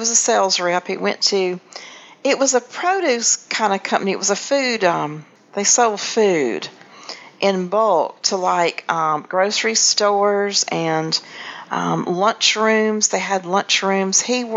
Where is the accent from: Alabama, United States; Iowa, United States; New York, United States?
Alabama, United States; Slocum; I was born here in Dothan in what is now Southeast Health, but it was a little bitty hospital. It was called General then. And I was raised in Slocum, though. We moved to Slocum when I was 6 years old.